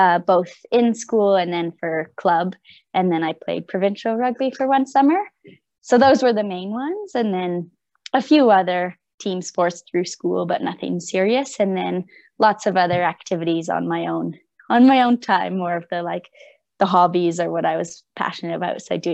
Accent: Calgary, Alberta, Canada; A little bit, just because I grew up in Calgary.

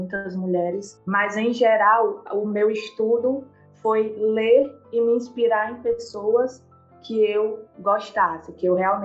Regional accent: Jaguaruana, Ceará, Brazil; now in Fortaleza, Brazil; Eu falo agora, neste momento, de Fortaleza, mas eu sou de Jaguaruana, interior do Ceará. Eu tenho 23 anos.

